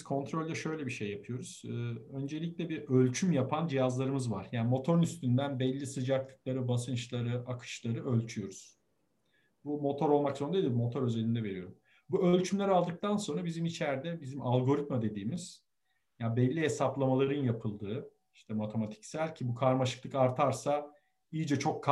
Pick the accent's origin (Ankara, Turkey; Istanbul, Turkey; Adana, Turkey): Istanbul, Turkey; Sarıyer; also born or lived in Manchester; İstanbulluyum. Sarıyer'de büyüdüm.